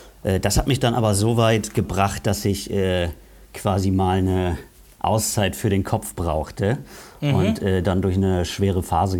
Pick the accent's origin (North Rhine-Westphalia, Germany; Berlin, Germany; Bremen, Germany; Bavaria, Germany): Bremen, Germany; Also ich komme aus einer Nachbarstadt hier. Ich bin aufgewachsen.